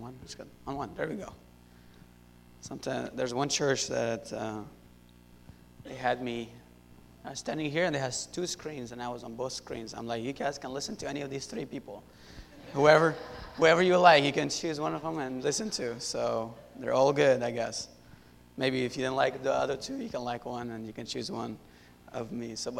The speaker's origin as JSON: {"language": "English", "country": "Syria", "tie": "born or raised there", "said": "I was born and raised in Syria. And my dad is a pastor in Syria."}